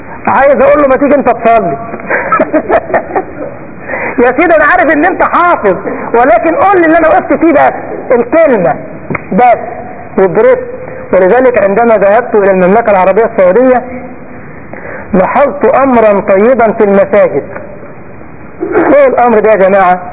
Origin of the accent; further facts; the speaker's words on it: Egypt; في بلدنا مصر اخ بعد ما ربنا من عليه كده والتزم قوي